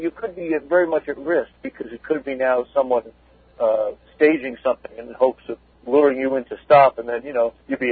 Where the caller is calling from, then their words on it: Stony Brook, New York, United States; I'm from Stony Brook.